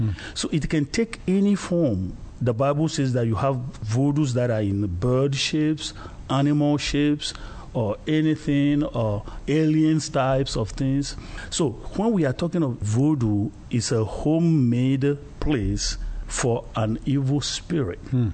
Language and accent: English; Togo; English is a second language; I'm from Togo, West Africa, from between Nigeria and Ghana.